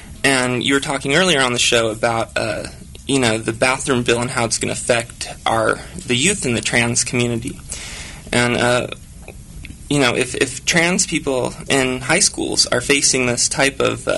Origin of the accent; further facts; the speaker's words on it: Idaho, United States; I'm from Idaho, and most Idaho potatoes that you see or that you'll buy in the store